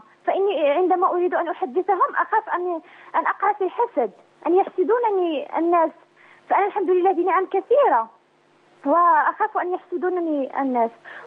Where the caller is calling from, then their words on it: Morocco; من المغرب.